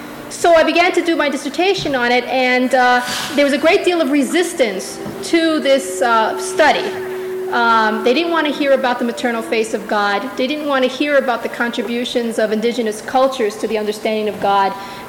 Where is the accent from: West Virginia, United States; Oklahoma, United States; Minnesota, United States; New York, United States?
New York, United States; New York City; moved away as an adult; also born or lived in California; I'm a New York Ecuadorian. You probably can hear my accent. Bicoastal. My family's from South America, and I was born and raised in New York. When I became a young adult and moved to California